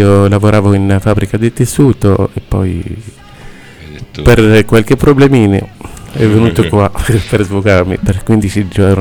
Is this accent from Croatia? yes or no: no; Ksar Hellal, Monastir Governorate, Tunisia; Italian is a second language; now in Palermo, Italy; Allora, io vengo da città di Xarelal, provincia di Monastir.